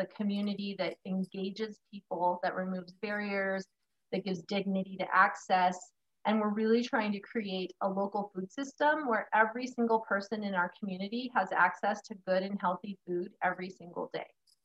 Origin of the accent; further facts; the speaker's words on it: Glenrock, Wyoming, United States; also born or lived in Casper; Well, I was born right here in Casper at the Memorial Hospital of Natrona County, now known as Wyoming Medical Center.